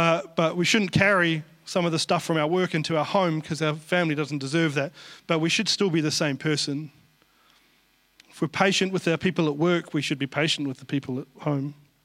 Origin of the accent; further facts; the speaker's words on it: Taranaki, New Zealand; I come from Taranaki, by the way, so we'd gone to Tauranga.